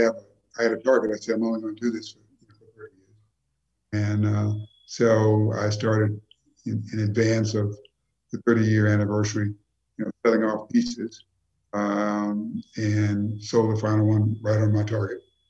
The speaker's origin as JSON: {"language": "English", "town": "Memphis", "region": "Tennessee", "country": "United States", "tie": "born or raised there", "said": "When I grew up in Memphis, there were no museums for black folks."}